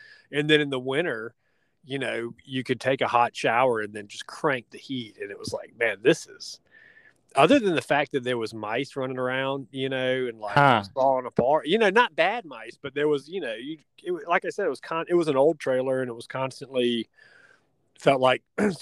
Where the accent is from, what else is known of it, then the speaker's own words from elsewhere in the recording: Lithonia, Georgia, United States; Well, yeah, growing up in Metro Atlanta and in Lithonia, the trailer parks was, you know, it's kind of like the movie 8 Mile.